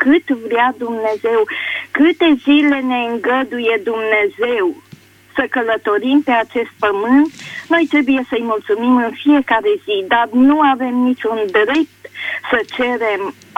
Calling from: Deva, Hunedoara County, Romania; din județul Hunedoara, vă sun de la Deva.

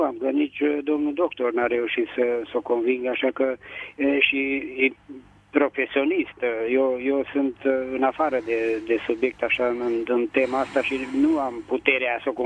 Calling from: Petroșani, Hunedoara County, Romania; din Petroșani.

